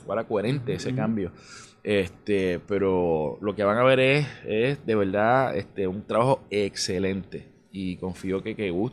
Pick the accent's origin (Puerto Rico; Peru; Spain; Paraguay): Puerto Rico; yo como puertorriqueño